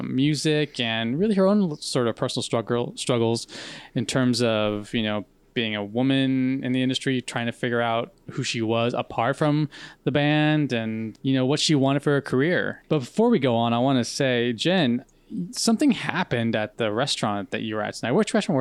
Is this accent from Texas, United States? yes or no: yes; Texas, United States; I am from South Texas. I remember when she died because I was a young teen at the time, and back in 1995.